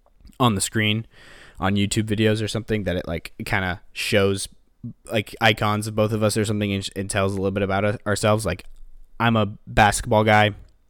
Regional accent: Nebraska, United States; But we're both Nebraska guys because we are both born and raised in Nebraska.

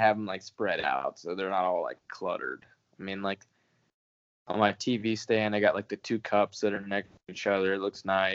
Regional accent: New York, United States; I'm from New York. That's almost an insult.

